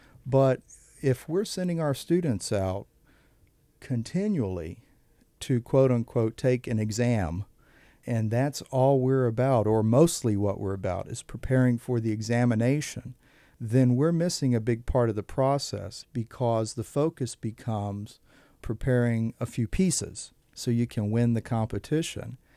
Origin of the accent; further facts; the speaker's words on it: Florida, United States; So growing up in Central and South Florida, you know, that the Afro-Cuban music was just part of my surroundings and development as a musician.